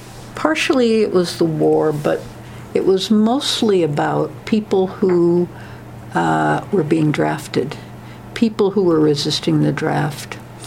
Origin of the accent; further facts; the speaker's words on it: Norwalk, Connecticut, United States; Norwalk, Connecticut.